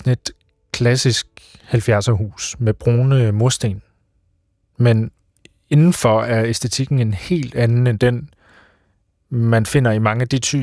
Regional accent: North Denmark Region, Denmark; now in Copenhagen, Denmark; Jeg er journalist på P1's kulturredaktion. Jeg kommer fra Thy, bor nu i København.

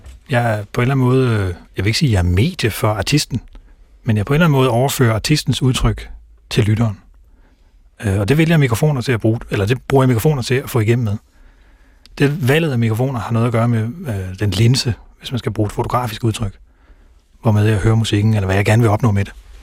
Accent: Haderslev, Region of Southern Denmark, Denmark; på et lokalt spillested i Haderslev, hvor jeg kommer fra.

